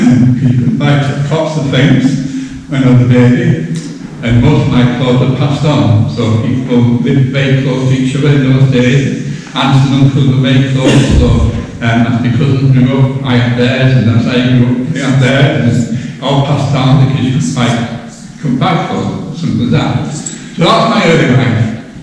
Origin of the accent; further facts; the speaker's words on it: Barrow-in-Furness, North West England, United Kingdom; born there; Well, I was born in Barrow-in-Furness in 1940. As a young baby, I was about 6 months old.